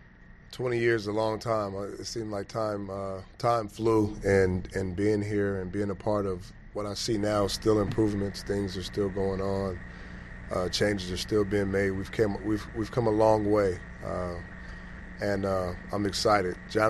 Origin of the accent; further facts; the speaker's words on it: California, United States; I mean, I'm from the West Coast. I'm from California.